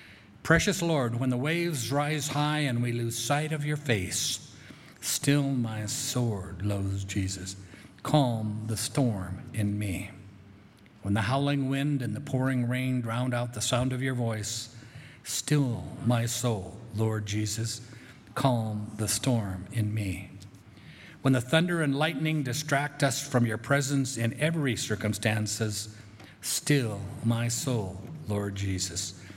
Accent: Parachute, Colorado, United States; I grew up in Grand Valley, also known as Parachute, where the one fire has continued to spread

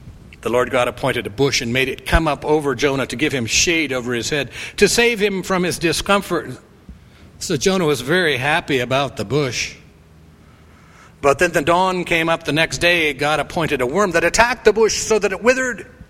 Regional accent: Grand Junction, Colorado, United States; I grew up in Grand Junction. Have you ever been to Grand Junction?

